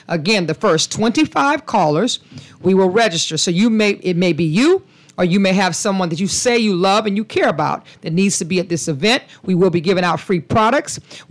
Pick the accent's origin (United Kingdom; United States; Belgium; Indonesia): United States; Houston, Texas; And we are all from Houston, Texas, where the company, the headquarters, is based out of Houston, Texas